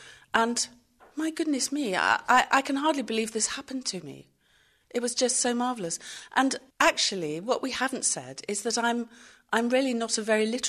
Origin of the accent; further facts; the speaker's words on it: London, United Kingdom; I grew up in London, and music surrounded me all the time.